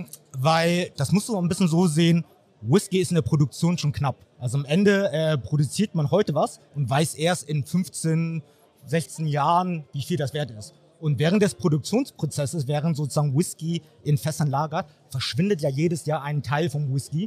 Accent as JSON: {"language": "German", "region": "Hamburg", "country": "Germany", "said": "bin aus Hamburg"}